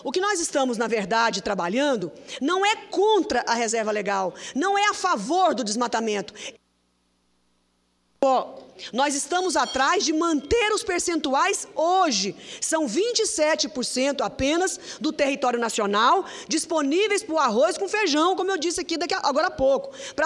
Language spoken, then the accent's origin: Portuguese; Brazil; somos nós, brasileiros.